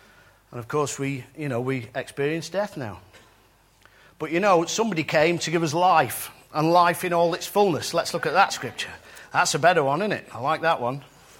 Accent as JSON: {"language": "English", "town": "Warrington", "region": "North West England", "country": "United Kingdom", "tie": "born or raised there", "said": "which is just on the outskirts of my hometown, Warrington."}